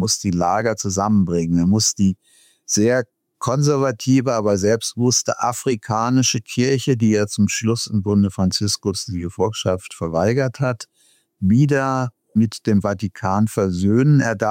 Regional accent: United States; Und als Amerikaner erwarten wir doch jetzt auch alle irgendwie

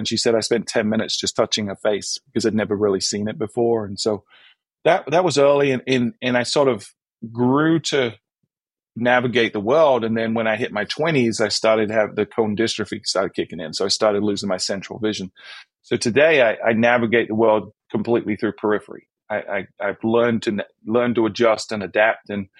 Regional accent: England, United Kingdom; And I grew up in England, and we had the National Health Service

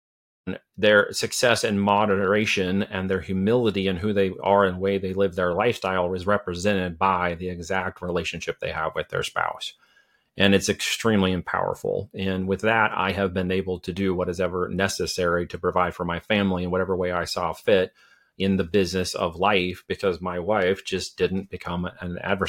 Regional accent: Oregon, United States; I grew up on the West Coast, actually in Oregon, and I thought winters were tough when we went to the mountains at 7,000 feet

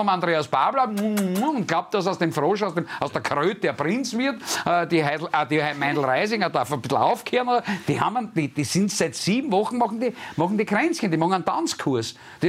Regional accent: Austria; Ich sage, bei uns Österreichern ist immer ein bisschen eine Blödheit der Großkoalitionäre eingepreist.

